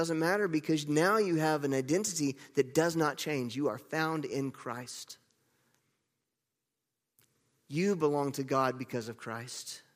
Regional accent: North Carolina, United States; I've shared with you guys, I grew up in North Carolina. We went to the beach at least once a year. We were only about 4 hours away from the beach.

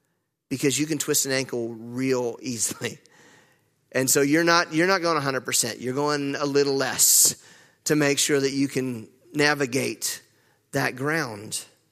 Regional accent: North Carolina, United States; I'm from North Carolina.

